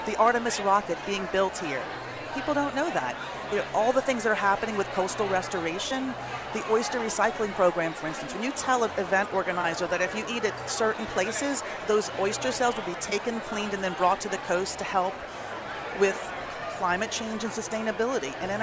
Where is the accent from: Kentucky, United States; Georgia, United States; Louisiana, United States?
Louisiana, United States; New Orleans; when they say, where are you from, and I say New Orleans, they either have a story or they've been here